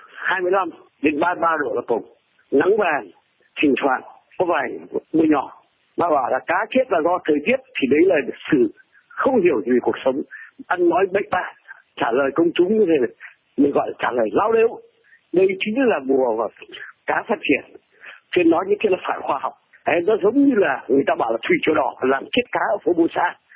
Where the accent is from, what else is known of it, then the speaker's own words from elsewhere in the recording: Hanoi, Vietnam; Tôi là người Hà Nội, tôi sống Hà Nội từ năm 1955 và tôi đi khắp cả đất nước Việt Nam này